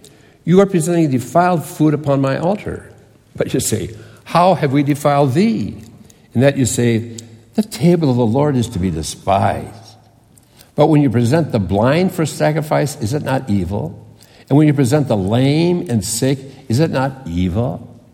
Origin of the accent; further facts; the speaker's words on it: Hinckley, Minnesota, United States; Now, I grew up in Hinckley, Minnesota, where the men are men, and pansies are flowers, and the women are slightly above average. That's where I grew up, in Hinckley, Minnesota.